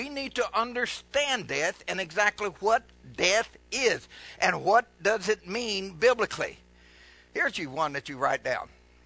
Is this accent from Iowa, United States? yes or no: no; Kentucky, United States; I'm from Kentucky, folks. I do the best I can with it.